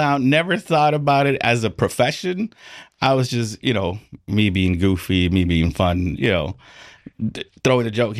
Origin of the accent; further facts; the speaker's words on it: Compton, California, United States; Growing up in Compton.